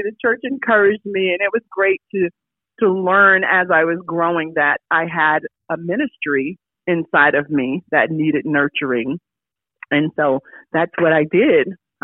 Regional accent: Florida, United States; now in Orlando, United States; Duval. So I grew up in Polk County. Of course, I live in Orlando now.

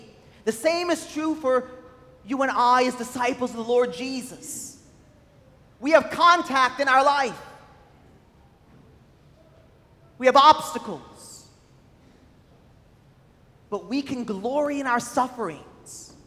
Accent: New Orleans, Louisiana, United States; If you're like me, born and raised in New Orleans, you're probably a YAT.

